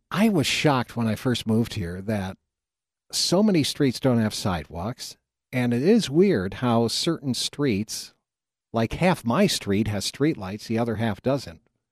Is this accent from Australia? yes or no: no; Rochester, New York, United States; born there; Now, where I was born in Rochester, New York, we had something called the Inner Loop.